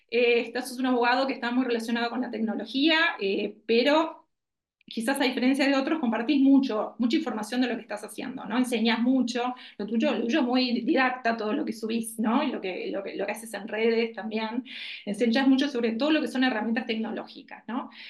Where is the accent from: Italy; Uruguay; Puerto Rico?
Uruguay; esto lo digo yo como uruguaya, me encanta, es una belleza